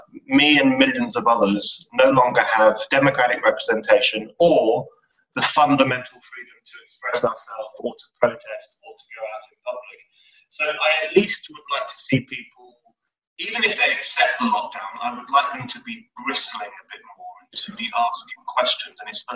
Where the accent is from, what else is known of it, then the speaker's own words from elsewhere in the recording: London, United Kingdom; This is my home, born and bred.